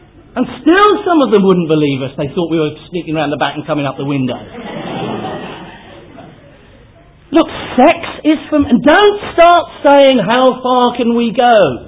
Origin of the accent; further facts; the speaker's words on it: United Kingdom; Now, I'm British.